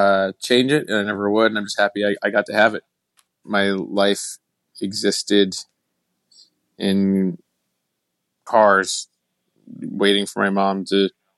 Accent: New Milford, New Jersey, United States; I grew up in New Milford, New Jersey. That's where I was until I was like 8

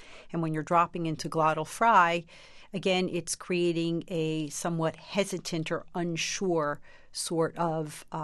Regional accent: New Jersey, United States; I grew up in New Jersey. I had very nasal vowels. My R's were not very strong.

